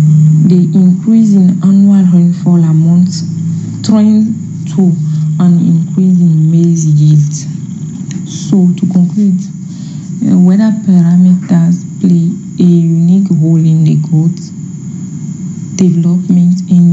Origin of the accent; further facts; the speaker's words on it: Benin; English is a second language; from Benin Republic. I have a MSc in agronomy at University of Ibadan, Nigeria.